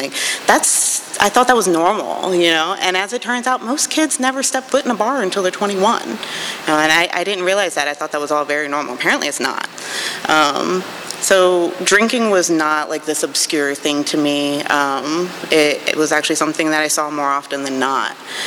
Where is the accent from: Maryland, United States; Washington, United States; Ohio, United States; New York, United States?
Maryland, United States; Baltimore; born there; So I was born in Baltimore, Maryland. I have three older sisters.